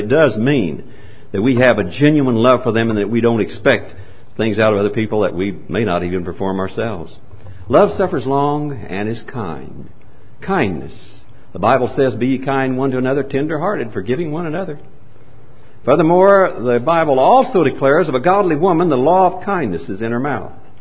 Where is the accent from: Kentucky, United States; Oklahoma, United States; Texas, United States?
Oklahoma, United States; Choctaw; I was a boy growing up in Oklahoma, not too very far from this part of the world. We used to attend the regional basketball tournaments over in Shawnee, and I grew up in Choctaw, which is just east of Oklahoma City.